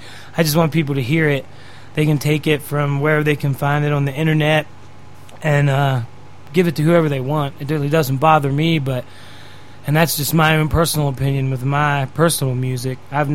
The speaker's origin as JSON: {"language": "English", "town": "Headsville", "region": "West Virginia", "country": "United States", "said": "twang. I am a purebred hillbilly. I am from the Potomac Highlands of the Allegheny Mountain Range in West Virginia, Mineral County, Kaiser, West Virginia. Well, actually, I'm from Headsville, but yeah, Kaiser."}